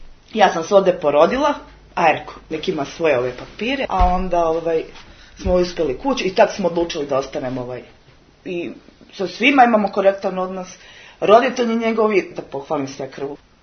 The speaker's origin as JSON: {"language": "Serbian", "town": "Gradiška", "region": "Republika Srpska", "country": "Bosnia & Herzegovina", "moved": "as an adult", "lives_now": "Pristina, Kosovo", "said": "ja sam iz Gradiške, ali majka mi je Prištevka i otac je bio tamo i tako sam došla u Prištinu da završim medicinsku školu"}